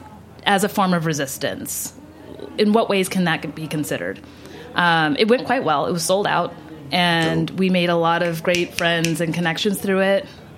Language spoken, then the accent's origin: English; Texas, United States; moved away as an adult; now in New York, United States; I'm from Texas, and I moved to New York to enroll in a master's program called Fashion Studies at Parsons School of Design